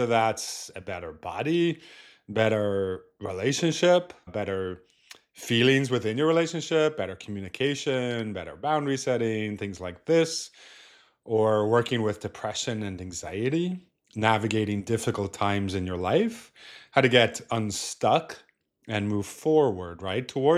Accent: Ireland; moved away as an adult; now in San Francisco, United States; I grew up in Ireland, I traveled quite a bit as a family growing up. When I was about 25, I moved to the US, to San Francisco, to move to Silicon Valley, basically.

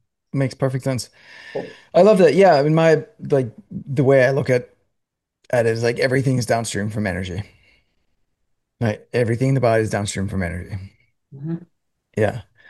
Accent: Denmark; I'm from Denmark

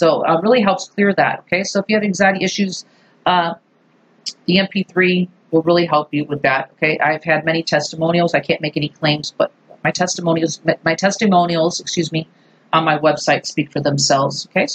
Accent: Maui, Hawaii, United States; because I'm from Maui.

